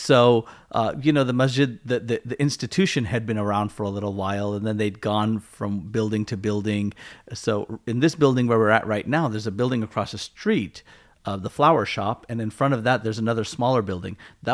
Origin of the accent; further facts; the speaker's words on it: San Jose, California, United States; I think when we were growing up in San Jose, the bigger challenges were just everyone just wanted to be a part of a gang.